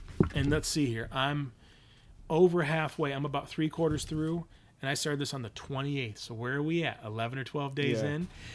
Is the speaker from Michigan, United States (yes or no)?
yes; Michigan, United States; It's like I'm from Northern Michigan, and I remember old timer, like kind of farmers